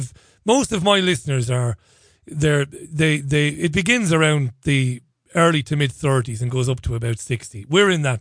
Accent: Ireland; I know I'm an Irishman. I shouldn't say this.

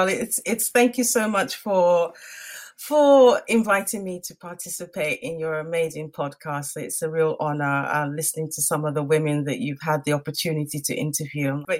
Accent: Nigeria; I'm originally from Nigeria, so it's from the Igbo tribe.

